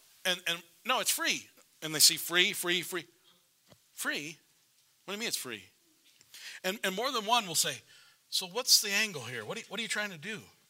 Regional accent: United States; I like talk radio. I'm an American.

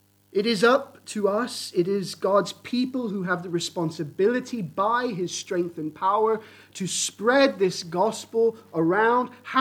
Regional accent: United States; Now, obviously, I'm from the States

